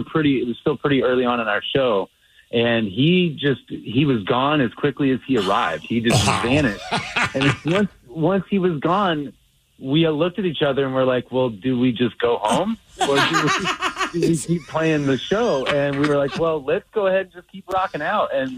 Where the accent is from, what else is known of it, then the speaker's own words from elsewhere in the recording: Chicago, Illinois, United States; so we're from Chicago, was we wanted to reach fans that might be coming into Chicago for the weekend